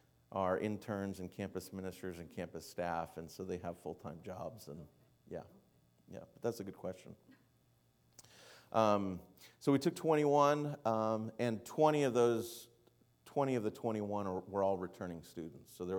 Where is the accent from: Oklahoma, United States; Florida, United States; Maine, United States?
Florida, United States; I grew up in Southwest Florida.